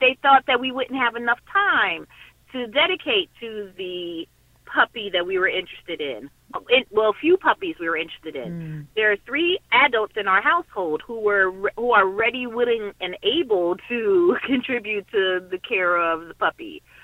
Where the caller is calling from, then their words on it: Watchung, New Jersey, United States; Hi. I'm actually calling from Watchung, New Jersey.